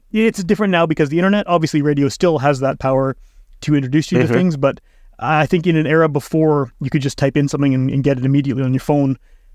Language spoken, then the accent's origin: English; Winnipeg, Manitoba, Canada; I mean, I'm a little younger. It's interesting how much that story that you just told is very similar. I mean, I grew up in Winnipeg, so I had more access to record stores and things like that.